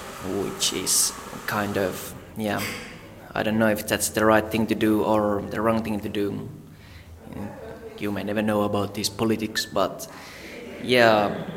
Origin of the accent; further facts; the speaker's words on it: Finland; English is a second language; and I come from Finland, where I study media, radio and TV, that kind of stuff.